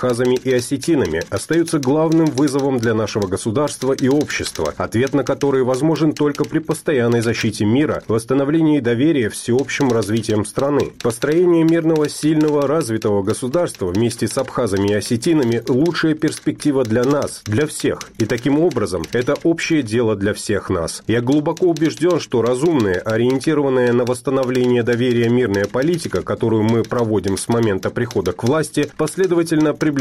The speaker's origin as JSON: {"language": "Russian", "country": "Georgia", "said": "это мы, грузины, виноваты в том, что 20% нашей территории оккупировано."}